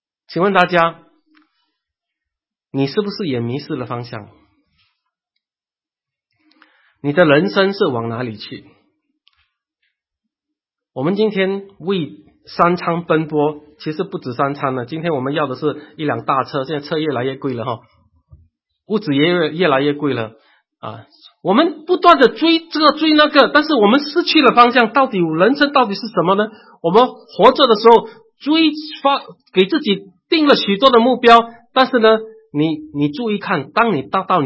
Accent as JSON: {"language": "Chinese", "country": "China", "said": "我们是中国人，我们一定知道什么叫做不孝"}